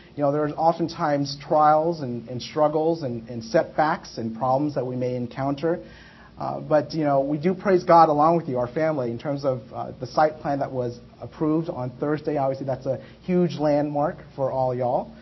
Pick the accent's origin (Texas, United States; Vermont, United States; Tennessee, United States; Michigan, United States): Texas, United States; We are from Texas, And as such, we actually never had the opportunity to come out to New Jersey.